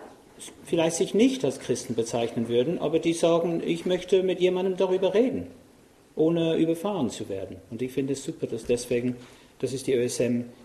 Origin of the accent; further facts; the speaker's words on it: England, United Kingdom; German is a second language; moved away as an adult; now in Austria; Ich bin Engländer, wie man sieht und hört.